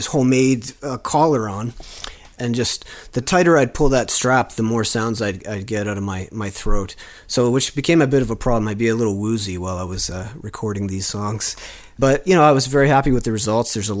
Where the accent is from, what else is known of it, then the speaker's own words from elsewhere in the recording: West Chiswick, Nova Scotia, Canada; from West Chiswick, Nova Scotia, and I play the jaw harp.